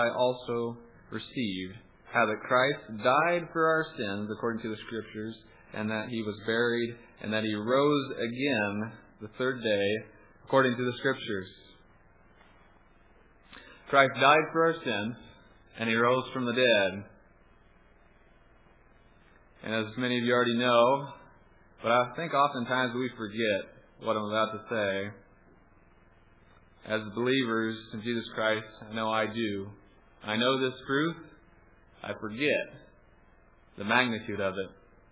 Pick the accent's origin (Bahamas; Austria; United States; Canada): United States; Iowa; and I'm from Iowa, so I can say this, and we have some huge deer in southern Iowa.